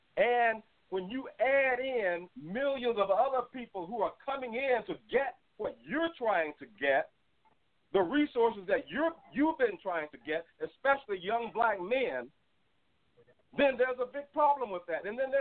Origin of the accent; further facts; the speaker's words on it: Arizona, United States; also born or lived in Pacific Northwest / California; You know, I'm from the Southwest, Arizona, the Pacific Northwest, California. I've lived in all those places, so I know the numbers and I've seen it personally.